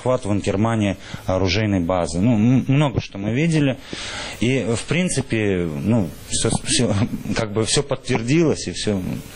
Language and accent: Russian; Tashkent, Uzbekistan; moved away; also born or lived in Simferopol; Жил я в Симферополе со своей семьей. Изначально я вообще с Узбекистана. Родился в Ташкенте, жил в Ташкенте.